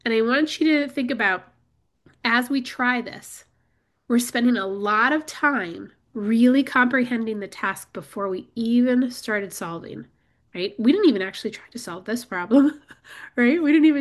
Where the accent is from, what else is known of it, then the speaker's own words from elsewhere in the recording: Chicago, Illinois, United States; And one thing you should know about me is my hometown is Chicago.